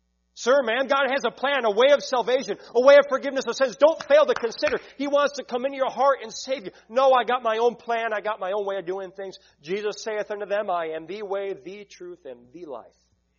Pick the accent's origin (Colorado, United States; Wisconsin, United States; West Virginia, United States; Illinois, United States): Illinois, United States; Lemont; Back when we were kids, I grew up in Lamont, Illinois. It seemed like Tornado Alley.